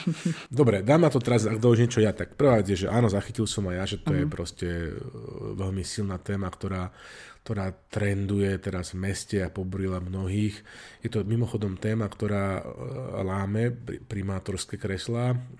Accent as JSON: {"language": "Slovak", "town": "Prievidza", "region": "Trenčín Region", "country": "Slovakia", "tie": "born or raised there", "said": "u mňa doma na Hornej Nitre v meste Prievidza"}